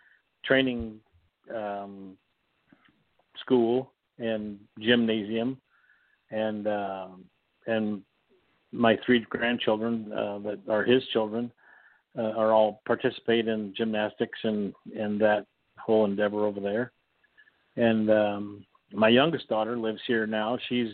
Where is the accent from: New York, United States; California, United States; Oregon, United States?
Oregon, United States; now in Alaska, United States; we came from Oregon following work in the late 70s and early 80s. The timber industry was kind of on its ear in the central Willamette Valley or the upper Willamette Valley